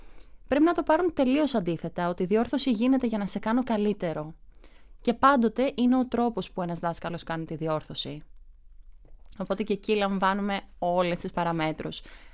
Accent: Greece; Ο πρώτος είναι το ότι είμαι Ελληνίδα.

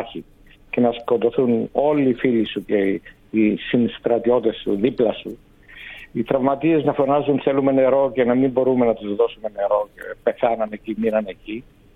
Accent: Cyprus; δεν είχαμε καθόλου μεγάλες διαφορές με τους Τουρκοκύπριους σαν Ελληνοκύπριοι.

